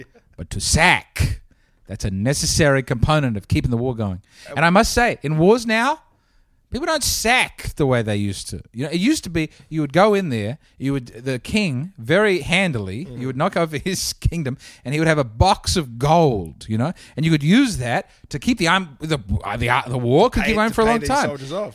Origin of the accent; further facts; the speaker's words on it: Adelaide, South Australia, Australia; but we're from Adelaide. We're from Australia's fifth most successful city